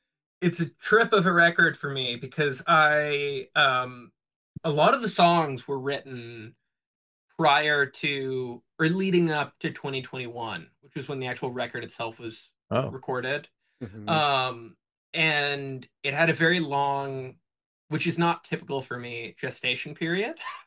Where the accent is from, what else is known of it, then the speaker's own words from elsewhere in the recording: Austin, Texas, United States; probably 95% of the people that I grew up with in Austin or have moved away now